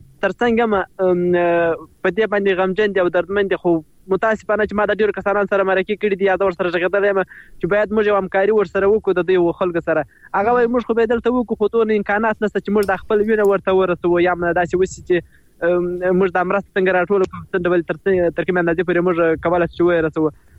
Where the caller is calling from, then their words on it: Helmand, Afghanistan; ما د هلمند ولایت د واشیر ولسوالۍ